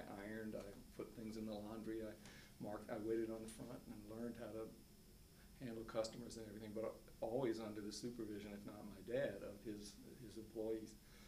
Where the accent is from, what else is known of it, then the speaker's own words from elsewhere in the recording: Atlanta, Georgia, United States; Well, I was born in January 14th, 47, mm-hmm. I'm 63, mm-hmm. In Atlanta. So I grew up in Atlanta, Dr. King's hometown.